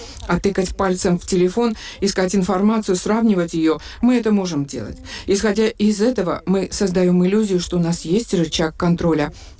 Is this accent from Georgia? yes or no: yes; Georgia; Мы, грузины, часто жили при тоталитарных режимах